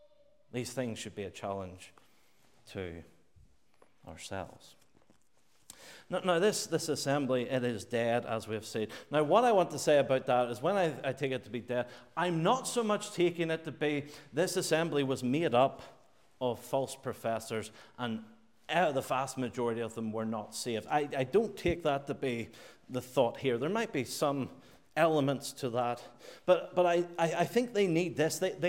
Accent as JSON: {"language": "English", "region": "Northern Ireland", "country": "United Kingdom", "lives_now": "Wallingford, United Kingdom", "said": "I come from Northern Ireland."}